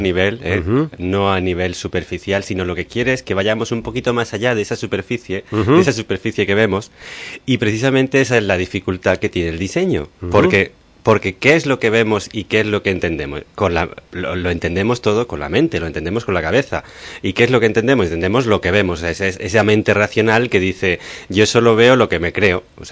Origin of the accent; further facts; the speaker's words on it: Puig d'en Valls, Balearic Islands, Spain; Porque para salir de Santa de Puig de Valls, que es de donde yo vengo, ¿no?